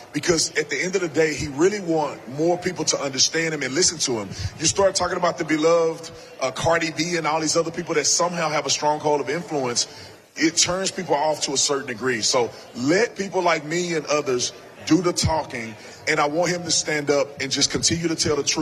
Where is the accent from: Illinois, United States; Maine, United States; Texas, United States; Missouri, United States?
Texas, United States; When I was growing up in Texas, we played football and went to church.